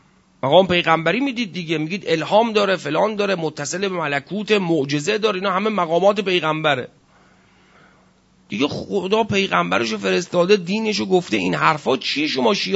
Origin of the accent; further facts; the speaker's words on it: Iran; ما ایرانی هستیم مثلا، و با عربا چی کار داریم؟